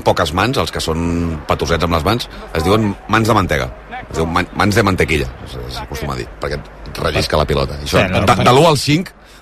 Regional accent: Tiana, Catalonia, Spain; Jo sóc de Tiana, jo fins als 12 anys vaig jugar a Tiana.

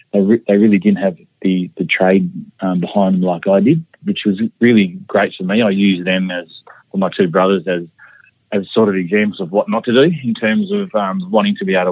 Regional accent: Wagin, Western Australia, Australia; I left school at 15 and at the end of year 10 and did an electrical apprenticeship in a little country town where I grew up in Wagen.

